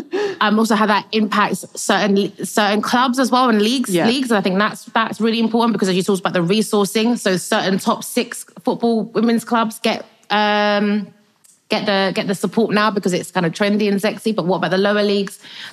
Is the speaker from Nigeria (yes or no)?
yes; Nigeria; I'm from Nigeria